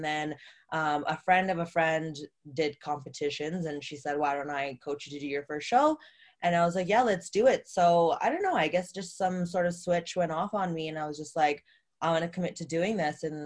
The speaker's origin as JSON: {"language": "English", "town": "Edmonton", "region": "Alberta", "country": "Canada", "tie": "born or raised there", "lives_now": "Calgary, Canada", "said": "I'm actually born and raised in Edmonton, Alberta. And I had moved to Calgary because I was a little bit of a troubled teenager"}